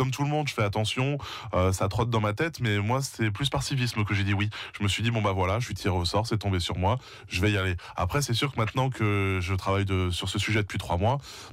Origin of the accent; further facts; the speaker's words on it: Normandy, France; Et moi, je suis normand, donc je vais essayer de représenter la Normandie.